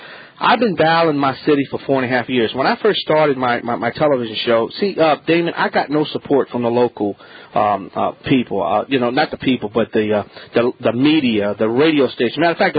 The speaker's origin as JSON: {"language": "English", "region": "Louisiana", "country": "United States", "said": "and I'm Cajun"}